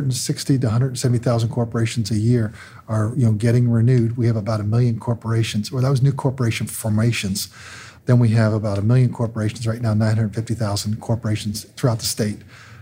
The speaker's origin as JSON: {"language": "English", "town": "Sinking Spring", "region": "Pennsylvania", "country": "United States", "tie": "born or raised there", "also_born_or_lived": "Philadelphia", "said": "So I ended up in a little town called Sinking Spring, Pennsylvania, about 70 miles outside of Philadelphia."}